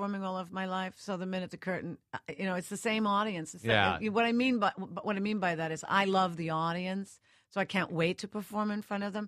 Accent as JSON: {"language": "English", "town": "Northport", "region": "New York", "country": "United States", "tie": "born or raised there", "said": "when I was growing up, even though I grew up in Northport, which is only like 42 miles from the city, it was still fairly far away."}